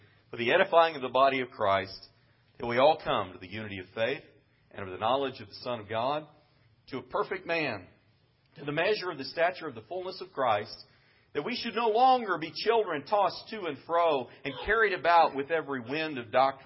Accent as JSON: {"language": "English", "region": "Midwest", "country": "United States", "tie": "born or raised there", "said": "You know, I grew up in the Midwest much of my life."}